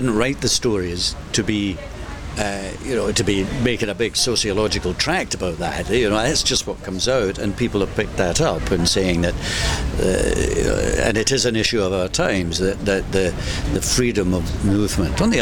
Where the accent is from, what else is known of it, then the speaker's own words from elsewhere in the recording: Glasgow, Scotland, United Kingdom; that is with the reality of growing up in Glasgow in the 1950s.